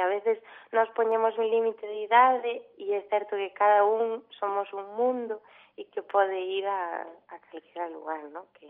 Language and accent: Galician; O Grove, Galicia, Spain; bueno, nós somos do Grove e estábamos aquí justamente no Grove